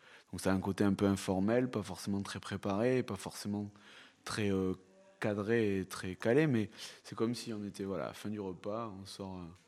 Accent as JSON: {"language": "French", "town": "Toulouse", "region": "Occitanie", "country": "France", "tie": "born or raised there", "said": "Je suis né à Toulouse et j'ai toujours grandi et vécu à Toulouse."}